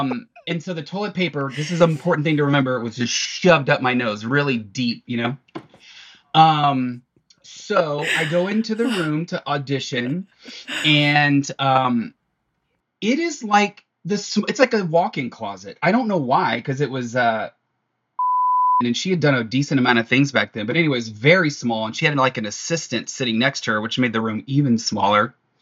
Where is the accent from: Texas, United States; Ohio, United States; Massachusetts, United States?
Texas, United States; moved away; when I moved out in 1994 and I came in hot from Texas. I mean, came in hot.